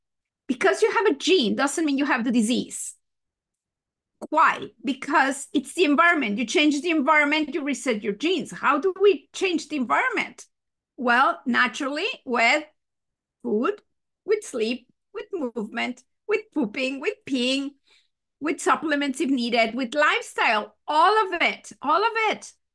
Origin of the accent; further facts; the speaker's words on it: Mexico City, Mexico; English is a second language; moved away as an adult; now in Canada; I'm actually from Mexico. I was raised and born in Mexico City, and I moved to Canada 37 years ago. I was here when I was 25 to do a PhD. So now you know how old I am. I'm 63.